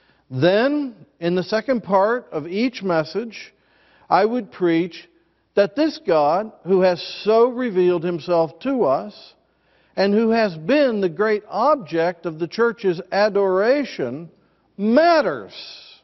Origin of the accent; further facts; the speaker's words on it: West Virginia, United States; And even though I grew up in West Virginia and Pastor Vader is from Kentucky, there has never been a feud between us